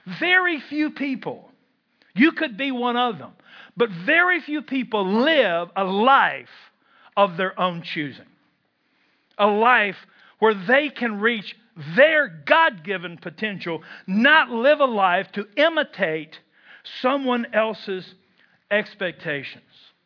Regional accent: Wisconsin, United States; I'm from Barron County. How much pride can you have?

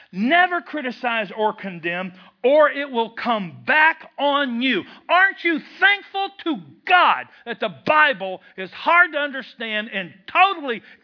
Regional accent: Kentucky, United States; I'm from Kentucky. Forgive me.

